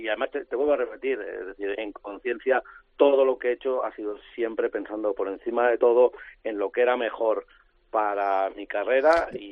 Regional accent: Spain; Por desgracia, no soy el único español que los ha tenido, que los tiene.

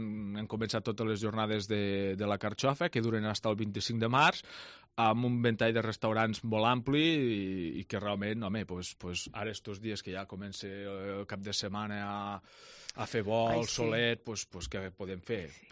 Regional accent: Catalonia, Spain; now in Cambrils, Spain; soc de la Terra Alta i visc a Cambrils

